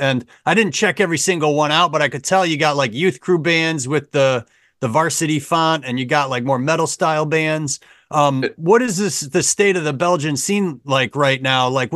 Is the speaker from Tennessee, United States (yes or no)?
no; Rochester, New York, United States; There's a guy from my hometown, Rochester